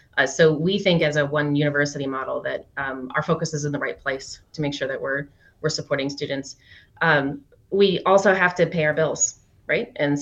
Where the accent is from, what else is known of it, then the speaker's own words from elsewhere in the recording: Superior, Wisconsin, United States; I grew up in Superior. So UW-Superior was our heartbeat up there.